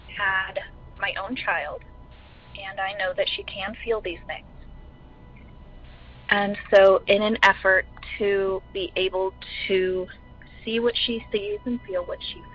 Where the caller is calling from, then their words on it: Ohio, United States; I'm calling from Ohio.